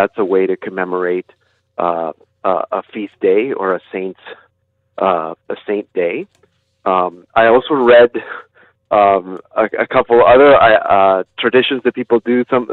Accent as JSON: {"language": "English", "country": "Panama", "tie": "born or raised there", "said": "It was not a tradition, as I said earlier, growing up in Panama."}